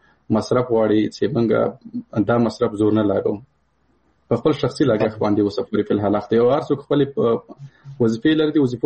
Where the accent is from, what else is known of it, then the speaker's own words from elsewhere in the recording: Paktia, Afghanistan; مثال زه د کابل د پکتیا یم،